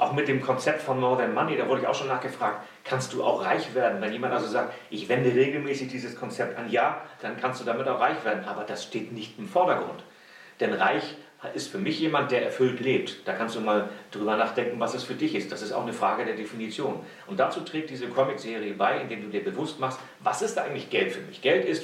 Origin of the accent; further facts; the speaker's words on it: Baden-Württemberg, Germany; Kann ich überhaupt nicht verstehen als Schwabe.